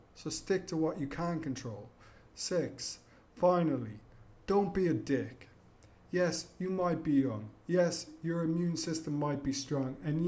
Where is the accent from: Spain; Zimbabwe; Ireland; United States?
Ireland; I'm Irish, so I'm only speaking to how our government has reacted.